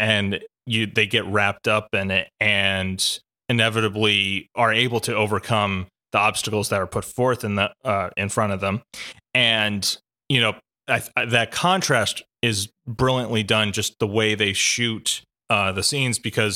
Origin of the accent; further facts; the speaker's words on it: Australia; This is what I represent as an Australian director.